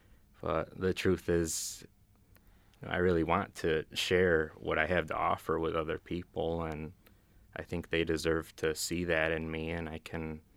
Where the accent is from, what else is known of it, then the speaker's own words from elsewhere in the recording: Williamson, New York, United States; All right. Hi … I'm from Williamson, New York, originally, over in Wayne County. And I went to high school at the Norman Howard School in Henrietta.